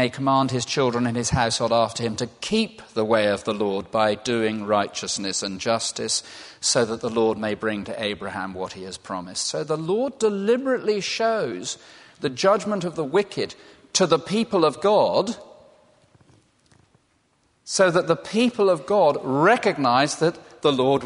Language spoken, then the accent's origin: English; South West England, United Kingdom; growing up in the West Country, of course, we had a huge number of storms.